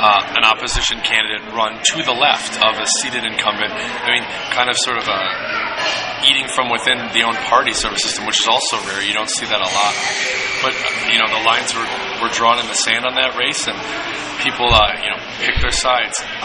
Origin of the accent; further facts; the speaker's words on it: Franklin, Wisconsin, United States; also born or lived in Milwaukee; I'm from Milwaukee from forever. I grew up in Franklin. My parents still live in the area in Hills Corners now.